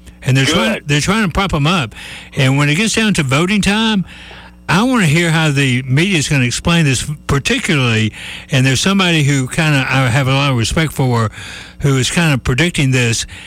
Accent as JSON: {"language": "English", "region": "the South", "country": "United States", "said": "we kind of go, we're from the south, we can handle this."}